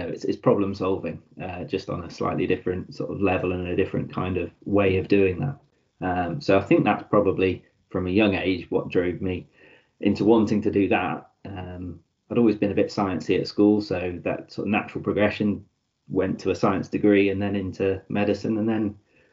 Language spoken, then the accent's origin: English; South East England, United Kingdom; Originally from down south anyway. So I was sort of born and raised and schooled in sort of Kent.